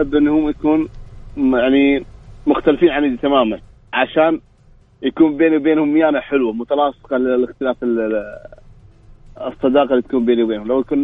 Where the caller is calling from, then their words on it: Riyadh, Riyadh Province, Saudi Arabia; من الرياض.